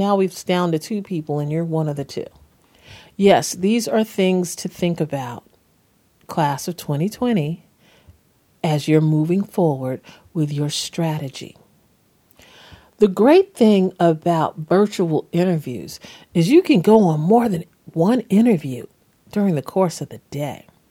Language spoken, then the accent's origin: English; New York, United States; I'm a New Yorker and I talk with my hands often.